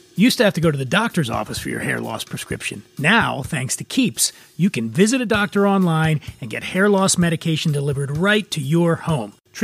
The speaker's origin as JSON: {"language": "English", "town": "Philadelphia", "region": "Pennsylvania", "country": "United States", "said": "I hail from Philadelphia"}